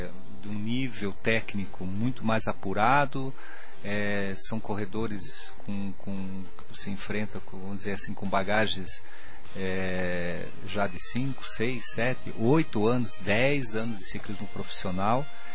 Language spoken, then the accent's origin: Portuguese; Brazil; moved away; A gente é sul-americano, made in Brasil.